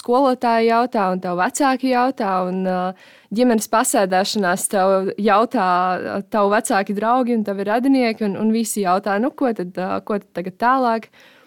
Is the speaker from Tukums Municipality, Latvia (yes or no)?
yes; Tukums, Tukums Municipality, Latvia; Un es esmu no Tukuma